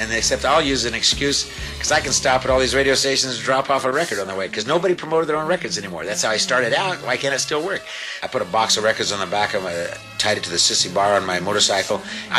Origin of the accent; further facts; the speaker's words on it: Boise, Idaho, United States; a local radio station in my hometown in Boise, Idaho.